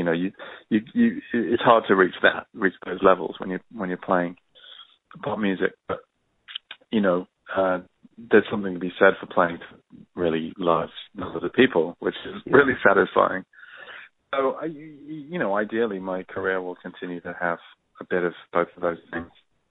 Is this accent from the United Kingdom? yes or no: yes; England, United Kingdom; my background is I'm from England, I'm from the north. And so, you know, I'm used to the restrained vibe.